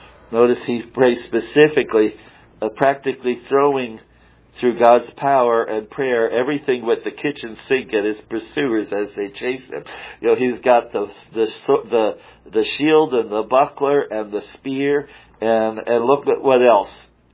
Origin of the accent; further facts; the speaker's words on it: Illinois, United States; also born or lived in Colorado; Yeah, I remember, I was raised in Illinois, which is all flat, and Florida's pretty flat too, but I spent some time in Colorado